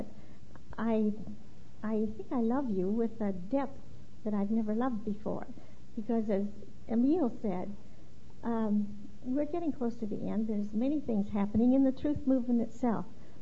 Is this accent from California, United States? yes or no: yes; Sacramento, California, United States; from Sacramento